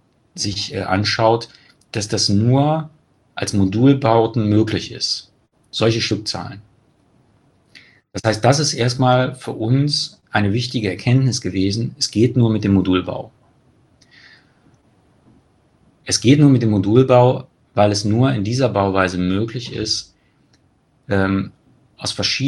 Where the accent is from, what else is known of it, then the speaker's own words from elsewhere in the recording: Cologne, North Rhine-Westphalia, Germany; wenn man mal zum Beispiel in Köln schaut, meine Heimatstadt